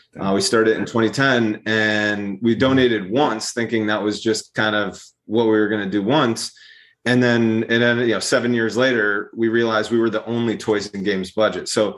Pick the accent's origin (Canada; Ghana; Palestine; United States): United States; Brookline, Massachusetts; Turns out I'm from Brookline.